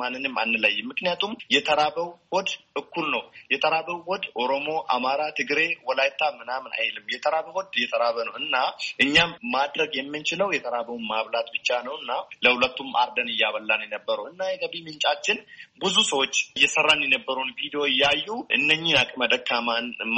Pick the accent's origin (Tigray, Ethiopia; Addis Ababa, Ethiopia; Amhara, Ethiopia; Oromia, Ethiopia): Oromia, Ethiopia; ማለት እንግዲህ በማህበራዊ ድረገጽ የተወሰኑ ሰዎች ያውቁኛል። ጅማ ዞን ሊሙ ኮሳ ወረዳ ነው ተወልጄ ያደኩት።